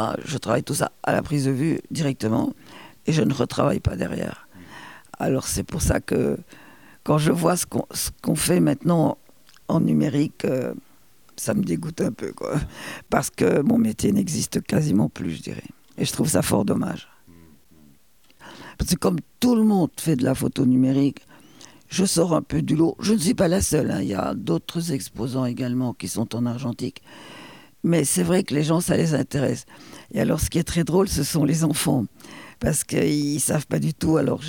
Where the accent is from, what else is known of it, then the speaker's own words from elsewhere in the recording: Belgium; now in Châtillon, France; Je suis belge aussi, il n'est parfait. Et voilà. Moi, j'étais à l'internat en Belgique, très jeune, à partir de 8 ans jusqu'à mes 20 ans.